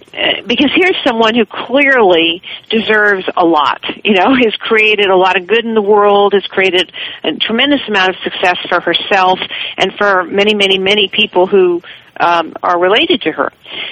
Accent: Missouri, United States; also born or lived in Chicago; I grew up in Missouri and in Chicago, and then I went to Texas to school.

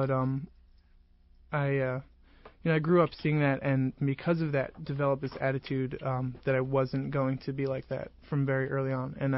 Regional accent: New Jersey, United States; accent: New Jersey; first of all, I'm from Jersey, so I have one strike against me for that.

